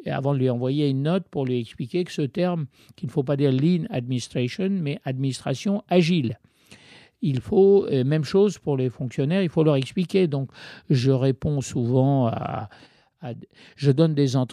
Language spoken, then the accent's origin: French; Baghdad, Baghdad Governorate, Iraq; French is a second language; je suis né à Bagdad d'un père anglais et jusqu'à l'âge de 10 ans, à l'école, c'était l'arabe et l'anglais, parce que c'était une colonie britannique, l'Irak. Et donc, ce n'est qu'à l'âge de 10 ans que j'ai eu la chance d'apprendre le français